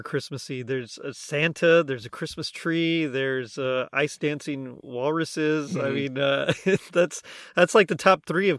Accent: Ireland; I mean, I'm Irish, so I can kind of joke about it.

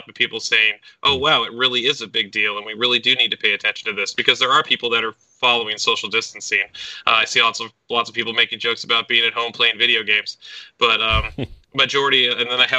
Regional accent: United States; Being an American, I'm fully aware of that.

